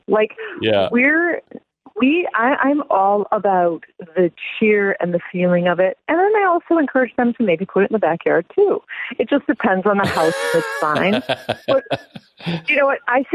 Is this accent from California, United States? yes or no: no; Glenview, Illinois, United States; I'm from Glenview. I just happen to have a lot of clientele in there.